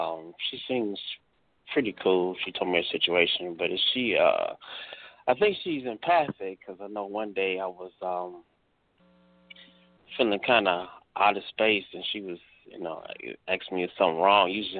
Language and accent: English; Cleveland, Ohio, United States; I'm from Cleveland, Ohio.